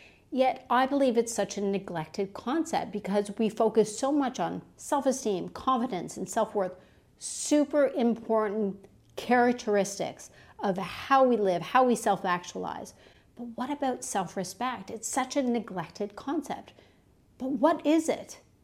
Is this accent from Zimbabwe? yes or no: no; Canada; now in Perth, Australia; I am Canadian originally. I live in Perth, Australia.